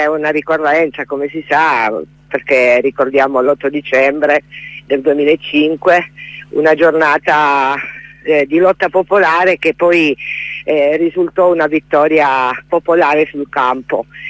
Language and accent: Italian; Calabria, Italy; Sì, io poi sono calabrese, quindi proprio nel Catanzarese, in zona che conosco molto bene